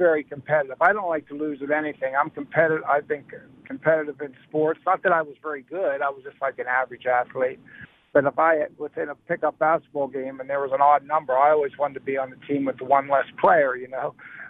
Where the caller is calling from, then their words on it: Belmont, United States; from Belmont.